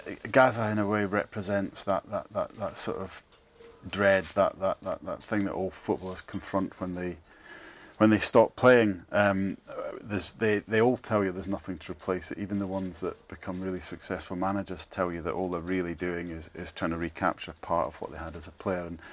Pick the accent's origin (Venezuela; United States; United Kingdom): United Kingdom; Scotland; as a Scot